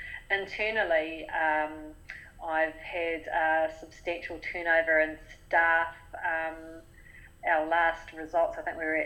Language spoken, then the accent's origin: English; Gisborne, New Zealand; So I was born and bred in Gisborne, so it's, my parents are from here, great-grandparents, you know, as far back as I can remember.